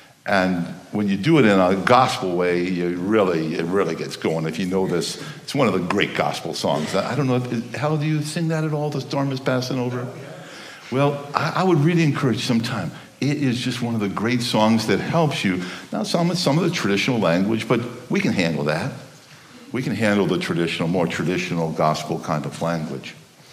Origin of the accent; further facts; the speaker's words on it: Chicago, Illinois, United States; And I was raised in Chicago. I've lived in the North my whole life, and snow, you know, is a part of life.